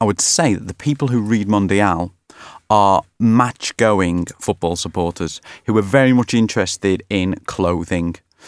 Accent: North West England, United Kingdom; accent: Merseyside; as you can tell by my accent, perhaps I come from Merseyside. And, you know, growing up, the city was everything to me.

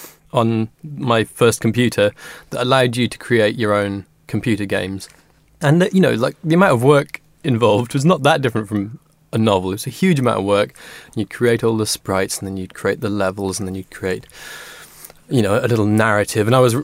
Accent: Wales, United Kingdom; born there; It is the case, but maybe not with the true Welsh dragon fire of someone who came from the valleys and has the, I guess, the full family and language.

